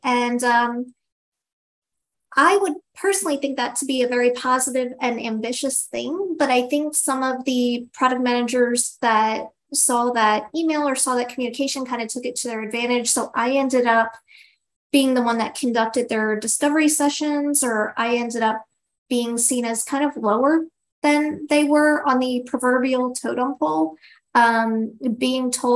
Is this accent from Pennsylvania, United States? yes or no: yes; Philadelphia, Pennsylvania, United States; Now, I am originally from Philadelphia. Some people might not know what that means, but we kind of have a bit of a tough skin.